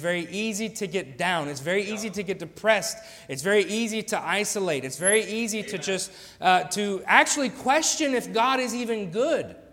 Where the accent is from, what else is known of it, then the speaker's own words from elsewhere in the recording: West Virginia, United States; also born or lived in Tennessee / Kentucky; I grew up in West Virginia. I've lived in Tennessee, lived in Kentucky.